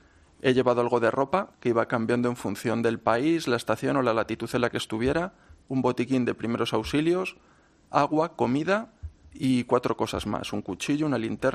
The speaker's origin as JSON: {"language": "Spanish", "country": "Spain", "said": "Yo soy español"}